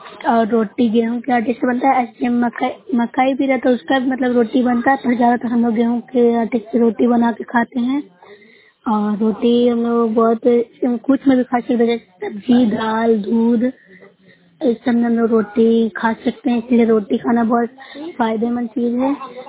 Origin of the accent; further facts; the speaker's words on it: Bihar, India; मैं नूरसराय ब्लॉक से हूँ, जिला नालंदा के निवासी हूँ।